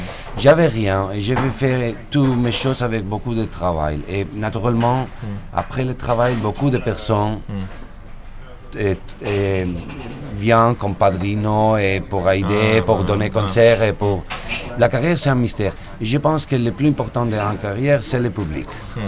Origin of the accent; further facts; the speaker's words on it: Spain; French is a second language; Je ne suis pas russe, je suis espagnol. Et à l'Espagne, nous n'avons pas une grande école pianistique.